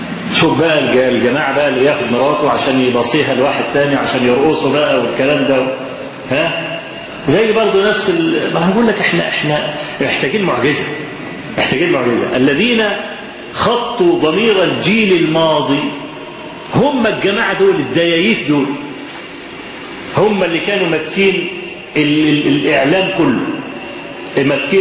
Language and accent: Arabic; Kafr El Sheikh Governorate, Egypt; وزعلانين جدا جدا ان عندنا في كفر الشيخ